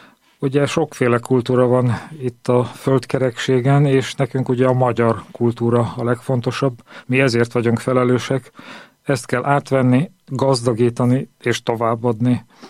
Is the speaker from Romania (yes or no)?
no; Hungary; És a magyar kultúrájáért mi magyarok vagyunk a felelősek.